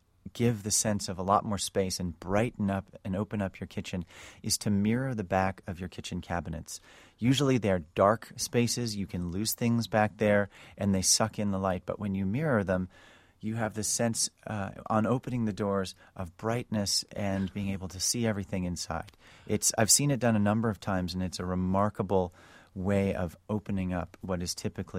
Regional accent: New York City, New York, United States; I'm from New York City, and people crowd into these tiny little restaurants and sit at these tiny little tables and love it.

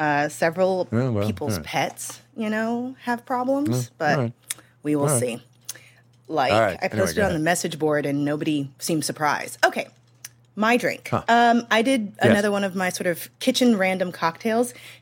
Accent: St. Louis, Missouri, United States; I mean, I am always going to be a Cardinals and Blues fan just like because I'm from St. Louis, well, but I don't necessarily follow it.

